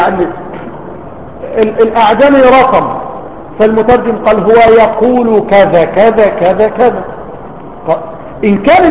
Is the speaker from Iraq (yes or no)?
no; Egypt; لو عندنا في مصر أقرع